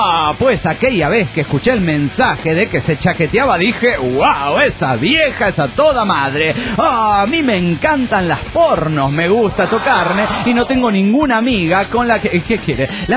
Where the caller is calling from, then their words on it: Chetumal, Quintana Roo, Mexico; de Chetumal, Quintana Roo, México.